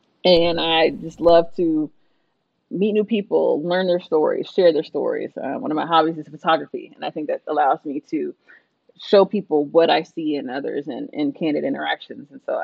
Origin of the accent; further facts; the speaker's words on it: Dayton, Ohio, United States; I am a PGY4 at University of Louisville School of Medicine, and I hail from Dayton, Ohio.